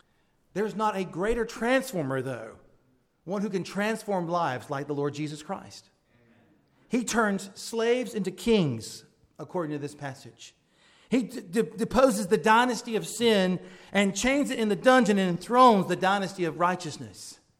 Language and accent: English; Southern United States, United States; So some people, you catch me as a Southerner, my pronunciations can sound foreign to you.